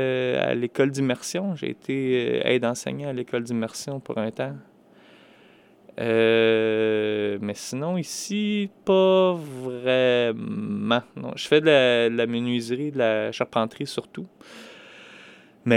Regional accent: Quebec, Canada; Oui, ça fait là, 2 ans, puis là, 3 ans, je suis retourné pour une couple de mois.

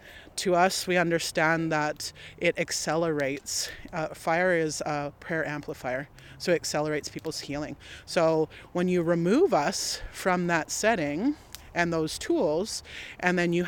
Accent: British Columbia, Canada; people on the West Coast of what we currently refer to as British Columbia, we potlatched, right?

